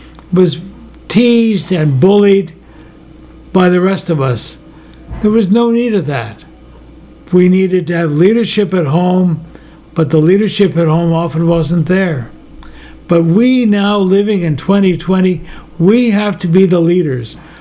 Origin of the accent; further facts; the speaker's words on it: Quebec, Canada; When I was a kid growing up in Quebec